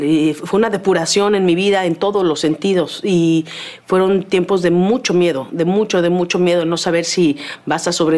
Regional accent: Mexico; cada vez que llego a México, pues ese es mi hogar, es mi país. Es de donde soy

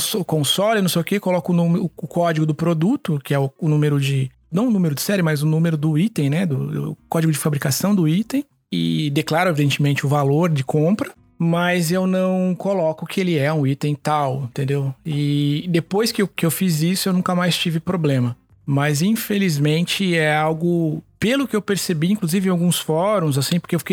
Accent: Brazil; Imagina para nós que somos brasileiros

